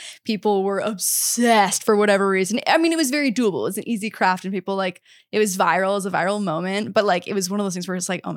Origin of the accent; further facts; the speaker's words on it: Canada; I'm Canadian